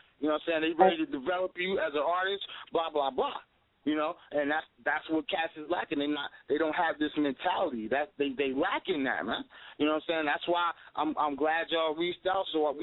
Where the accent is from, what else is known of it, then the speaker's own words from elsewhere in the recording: New Jersey, United States; so I'm from Jersey, so, like, he was moving around Jersey when he first got on.